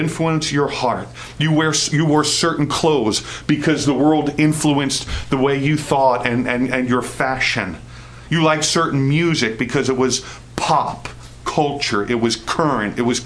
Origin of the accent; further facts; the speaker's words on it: New York City, New York, United States; now in New Jersey, United States; I grew up in New York City, Queens. I've spent, now it's less than half my life there. I've spent the last 25 years in New Jersey